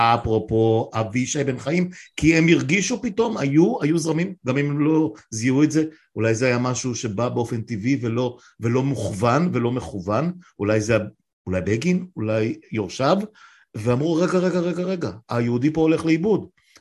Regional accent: Northern District, Israel; ואני כן אחזיר אותנו לעמק, מקום שבו גדלתי, כמובן שהוא היה רווי ביישובים ערביים

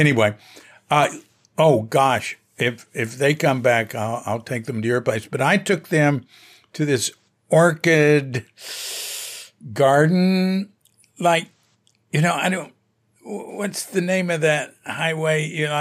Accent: Fort Worth, Texas, United States; I'm from Texas, Fort Worth, Texas.

